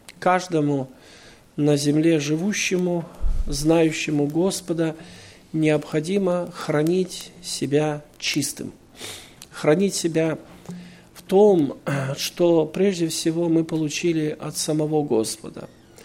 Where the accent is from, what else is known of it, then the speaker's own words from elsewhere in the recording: Belarus; moved away as an adult; also born or lived in Moldova / Ukraine; я приехал из Беларуси. Это моя родина, но в Молдавии я прожил больше, чем 30 лет. И какое-то время жил и на Украине, потому у меня много родин. И Украина, и Молдова, и Россия, где я тоже бываю.